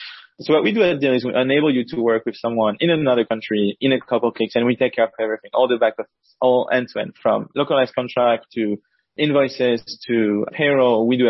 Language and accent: English; France; You know, I'm from France originally.